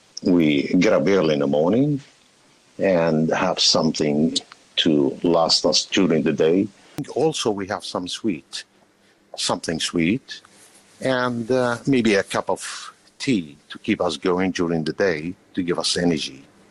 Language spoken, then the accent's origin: English; Palestine; English is a second language; now in Australia; Originally, I am from Palestine, immigrated about 37, 38 years ago to Australia, enjoying the life around here.